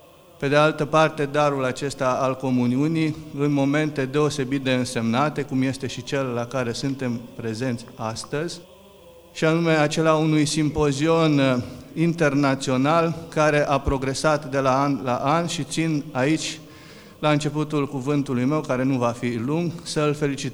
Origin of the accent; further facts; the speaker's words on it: Romania; iată că și eu, deși sunt român, am venit de dincolo de granițe